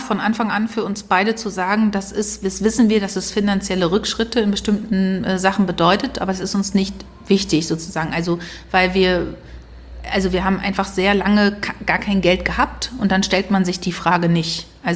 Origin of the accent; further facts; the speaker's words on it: Berlin, Germany; also ich bin ja im Prenzlauer Berg aufgewachsen, also an der Schönhauser Allee, so wie Wladimir Kamina, nur an einer anderen Ecke.